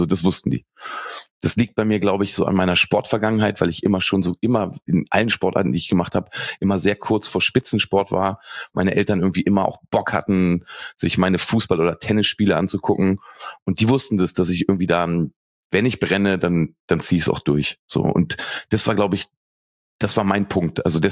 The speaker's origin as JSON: {"language": "German", "region": "Lower Saxony", "country": "Germany", "moved": "yes", "lives_now": "Berlin, Germany", "said": "ich bin sehr, sehr früh aus meinem kleinen Dorf, ich komme aus der Nähe von Braunschweig, dann auch wirklich nach Berlin gezogen."}